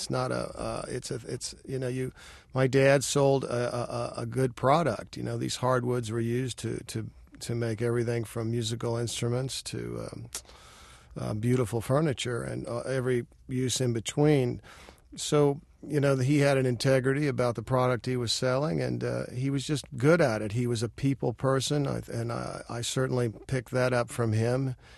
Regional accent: Fort Worth, Texas, United States; I grew up in Fort Worth because there was a branch of the Frank Paxton Lumber Company there that my dad worked for his whole life

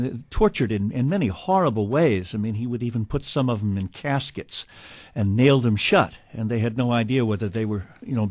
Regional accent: Baltimore, Maryland, United States; Well, I grew up in Baltimore.

